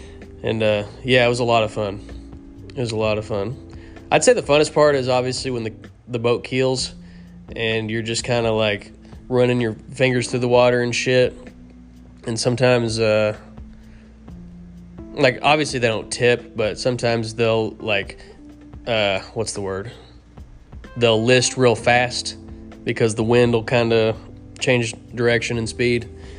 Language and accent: English; United States; I'm an American, damn it.